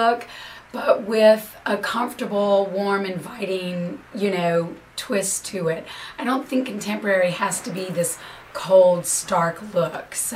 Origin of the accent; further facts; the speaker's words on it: North Carolina, United States; moved away; also born or lived in New York; growing up in North Carolina. My parents' house was very traditional. And then I moved away to New York many years ago